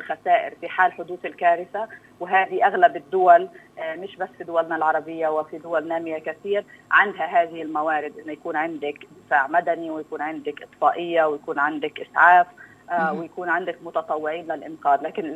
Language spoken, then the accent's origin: Arabic; Palestine; إنه إحنا كشعب فلسطيني وكمؤسسات فلسطينية